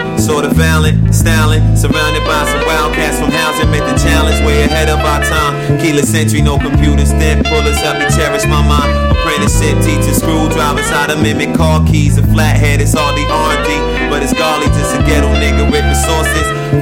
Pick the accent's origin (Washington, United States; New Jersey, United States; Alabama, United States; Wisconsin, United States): New Jersey, United States; Newark; I'm from Jersey. I'm from North to be exact. Bellsburg section. West District as well. 07106.